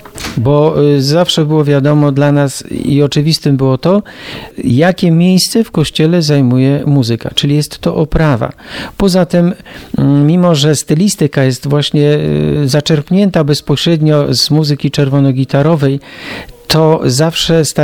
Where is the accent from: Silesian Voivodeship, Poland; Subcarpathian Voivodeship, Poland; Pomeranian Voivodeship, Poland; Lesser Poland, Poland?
Pomeranian Voivodeship, Poland; Gdańsk; Wychowałem się w parafii Najświętszego Serca Jezusowego w Gdańsku, w Brzeszczu.